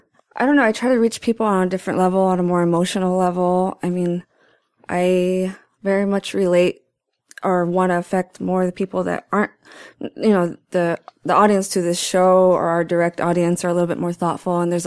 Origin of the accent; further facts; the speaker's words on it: Los Angeles, California, United States; I'm from Boyle Heights.